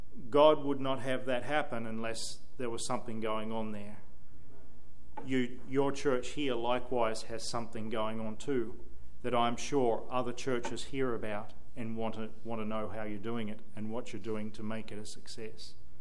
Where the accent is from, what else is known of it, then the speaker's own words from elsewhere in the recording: Australia; now in United States; I know as an Australian how much Americans loved watching Steve Irwin on television over here.